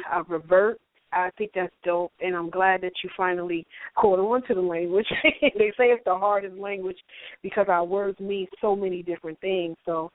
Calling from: New Jersey, United States; I'm calling from North New Jersey. What's going on?

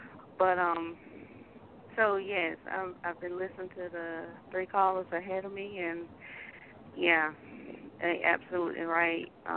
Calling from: Raleigh, North Carolina, United States; Karen, I'm calling from Raleigh.

